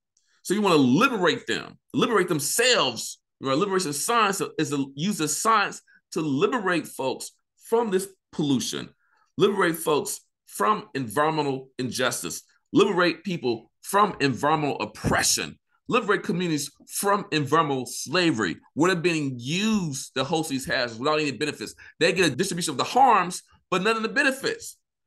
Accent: Vicksburg, Mississippi, United States; You know, when I grew up, in Vicksburg, Mississippi, I lived near the river, so I saw myself as a, Tom Sawyer, Huckleberry Finn type, right?

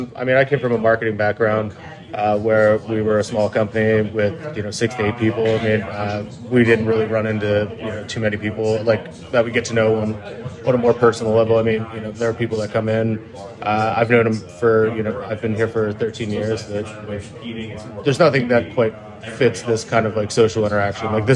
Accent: Finksburg, Maryland, United States; I grew up in Carroll County, about 45 minutes north in Finksburg and like Westminster. I've been down in the city since I was 22, so I'm going on 17 years.

